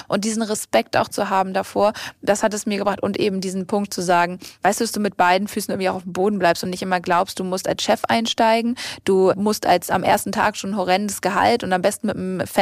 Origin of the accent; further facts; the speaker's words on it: Hamburg, Germany; Nun komme ich aus Hamburg